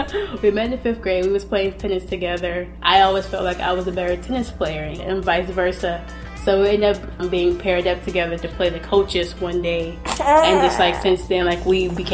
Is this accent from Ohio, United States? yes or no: yes; Cleveland, Ohio, United States; I'm from Cleveland, Ohio. I'm 21 years old and I was born in Metro in Cleveland.